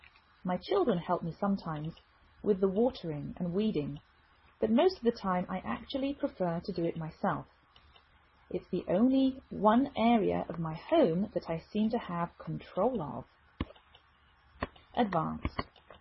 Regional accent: England, United Kingdom; now in United States

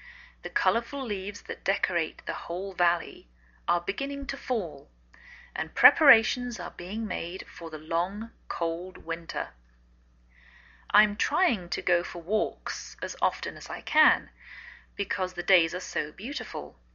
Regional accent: England, United Kingdom; now in United States

